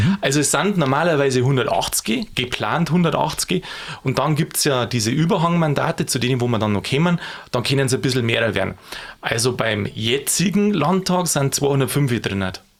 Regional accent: Bavaria, Germany; born or raised there; now in Upper Bavaria, Germany

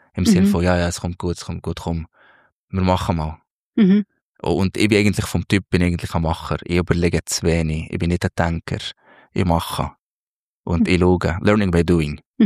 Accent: Minya, Minya Governorate, Egypt; Ich bin im Oberägypten aufgewachsen, am Nildelta, in El Minya. Das ist 3 Stunden südlich von Kairo, die Hauptstadt. In einem ja, sehr traditionelles Dorf, sozusagen, aber Dorf. Wir waren gut 100'000 Einwohner in diesem Dorf.

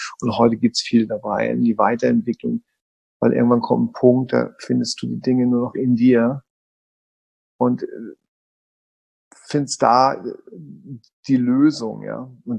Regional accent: Hamburg, Germany; ich bin evangelisch, weil es halt so von früher war in Hamburg, ne? Ich bin ein Hamburger Junge.

